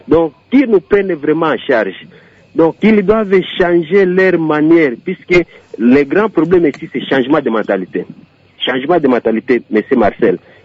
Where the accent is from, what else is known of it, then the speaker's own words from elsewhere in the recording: DR Congo; Imaginez, comme si chez nous, au Congo, il n'y a pas continuité de l'État.